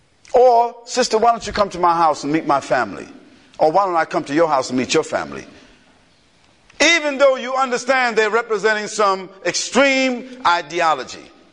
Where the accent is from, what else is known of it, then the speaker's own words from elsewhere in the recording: United States; But secondly, I'm definitely American